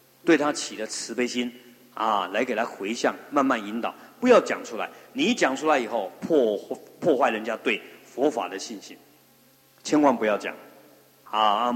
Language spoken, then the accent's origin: Chinese; China; 我们中国人把往生咒当作死人念，实在很不好哎